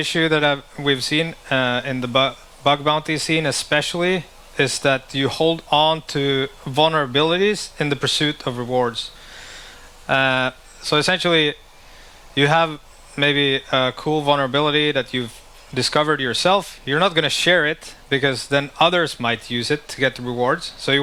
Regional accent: Finland; because I'm from Finland.

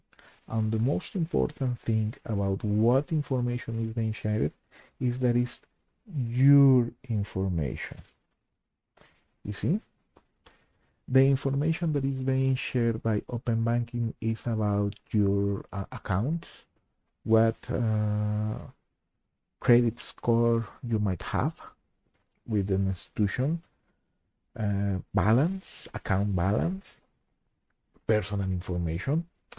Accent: Mexico; English is a second language; I am from Mexico. So, bienvenidos todos ustedes.

